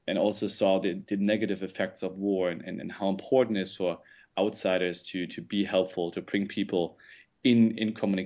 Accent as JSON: {"language": "English", "country": "Germany", "tie": "born or raised there", "said": "I have to go back quite a little bit, is I grew up in Germany, was always very interested in international politics"}